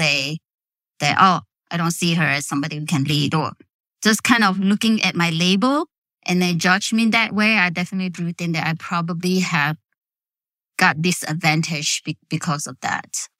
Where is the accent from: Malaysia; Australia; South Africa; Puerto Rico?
Malaysia; now in United States; I'm from Malaysia. I'm Chinese Malaysian. I'm Chinese Malaysian American who has lived in America for 34 years.